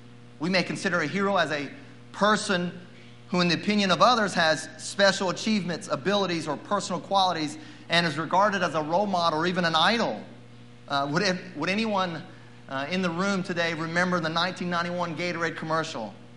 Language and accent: English; North Carolina, United States; As a child growing up in North Carolina, I had three heroes or people I looked up to.